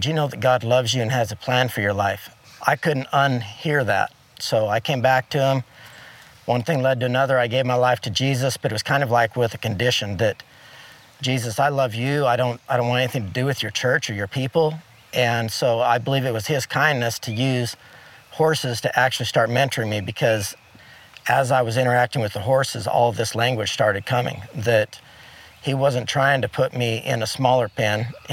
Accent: Idaho, United States; Well, I grew up in Idaho in a small town

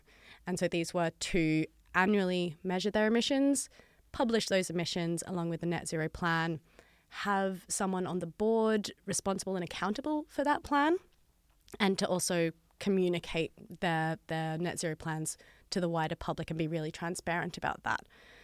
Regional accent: Australia; I was born in Australia and I grew up there, went to uni there, did the whole thing.

